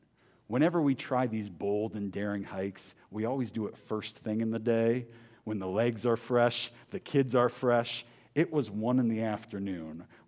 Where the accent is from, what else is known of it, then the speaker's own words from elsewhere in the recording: Ohio, United States; We're from Ohio. You call this snow? This ain't nothing.